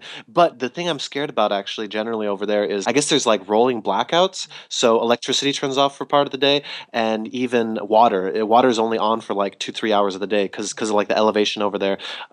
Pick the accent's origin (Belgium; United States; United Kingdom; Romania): United States; Yes, I am American actually.